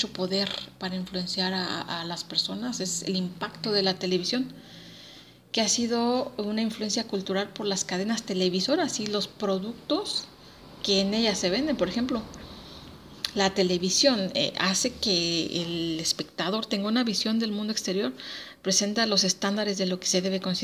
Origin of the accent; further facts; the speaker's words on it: Mexico; como mexicanos